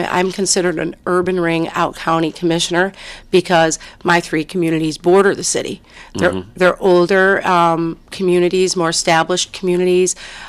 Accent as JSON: {"language": "English", "town": "Garden City", "region": "Michigan", "country": "United States", "tie": "born or raised there", "said": "Well, I was born and raised in Garden City, lived in the area my entire life."}